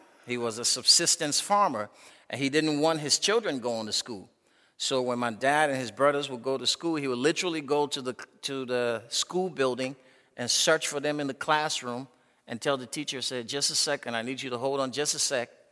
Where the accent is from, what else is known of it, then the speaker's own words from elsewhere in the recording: Liberia; if we had gangs back in those days, growing up in Liberia, I probably would have been a gang leader.